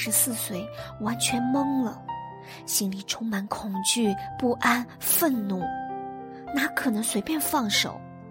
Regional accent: Beijing, China; 我是土生土长的80后北京胡同女孩，我爸是贵族家庭，又是单亲，被打成黑五类。我妈是工人家庭，但属于红五类。

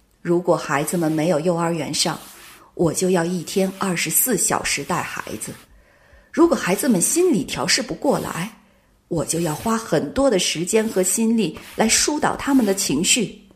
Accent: Beijing, China; 丈夫是福州人，我是北京人。

